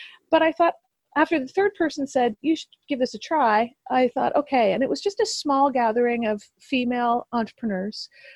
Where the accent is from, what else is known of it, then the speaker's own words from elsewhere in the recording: Montreal, Quebec, Canada; also born or lived in Vancouver; now in Cape Breton, Canada; I have two daughters and a son, and I'm not originally from Cape Breton. However, I moved here from Vancouver and I was born and raised in Montreal.